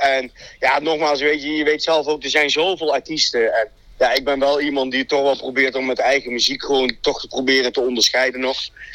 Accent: Nijmegen, Gelderland, Netherlands; born there; now in Diegen, Netherlands; 45 jaar, woonachtig in Diegen, geboren in Nijmegen.

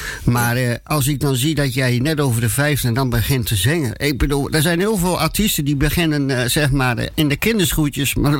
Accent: Drenthe, Netherlands; accent: Drents; Maar ja, je kunt het beter als ik met mijn Drentse accent.

